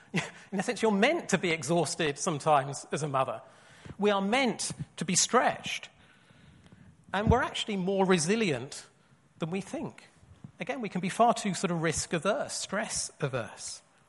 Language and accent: English; London, United Kingdom; This is the church I grew up in London.